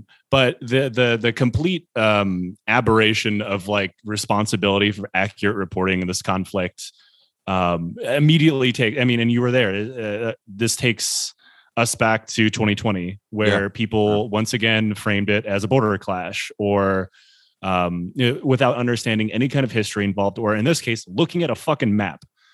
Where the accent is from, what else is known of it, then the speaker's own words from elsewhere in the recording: United States; And I'm American.